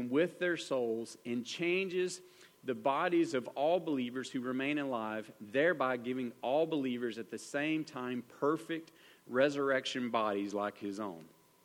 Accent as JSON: {"language": "English", "region": "Texas", "country": "United States", "said": "but being in a Texan, we're accustomed to oxygen."}